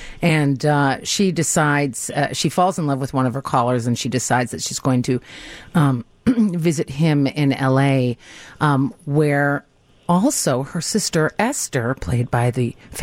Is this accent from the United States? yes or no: yes; Winnetka, Illinois, United States; also born or lived in Highland Park / Glencoe; And then I went really far from Highland Park to Winnetka, and then went really far from Winnetka to Glencoe.